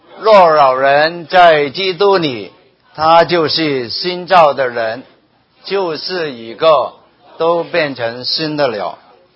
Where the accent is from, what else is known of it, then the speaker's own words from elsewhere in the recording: Hong Kong; 也有我是来自香港的啊